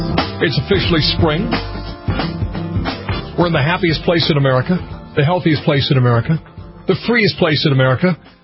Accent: Minnesota, United States; moved away as an adult; Born and raised in Minnesota, but I've been here since I was a pup.

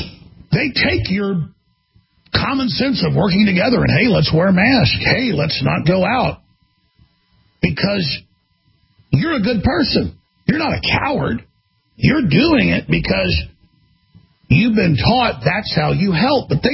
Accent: Dallas, Texas, United States; So, I mean, I grew up in Dallas, Texas

